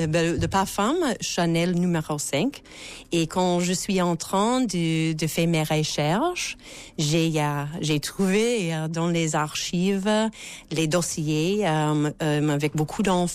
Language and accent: French; United States; French is a second language; je suis américaine